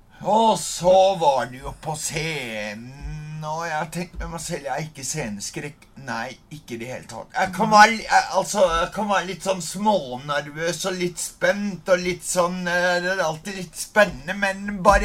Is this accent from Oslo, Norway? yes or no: yes; Oslo, Norway; now in Kristiansand, Norway; Jeg kom jo til Kristiansand, og da var jeg kom jo egentlig fra Oslo, etter Oslo, typ. Min far fikk jo seg god jobb her i byen